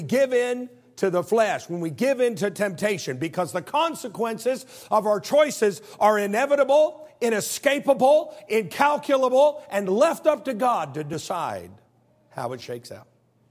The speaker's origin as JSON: {"language": "English", "region": "Illinois", "country": "United States", "also_born_or_lived": "El Paso, United States / Arkansas, United States", "said": "See, I'm from Illinois. Anybody from the Midwest? Come on, raise your hand."}